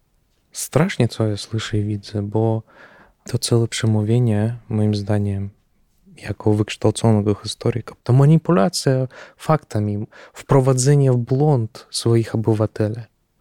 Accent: Russia; Polish is a second language; Jestem z Rosji.

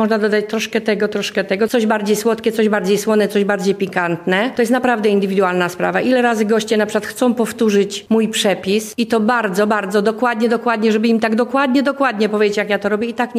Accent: Majdan Sopocki, Lublin Voivodeship, Poland; bo ja pochodzę w ogóle z tych stron. Ja pochodzę z Majdanu Sopockiego. To jest blisko. Tutaj kuchnia mieszała się polska z rusińską kuchnią. Ja jestem półkrwi rusinką, ponieważ moi dziadkowie ze strony taty byli Rusinami, którzy zmienili wyznanie w 18 roku.

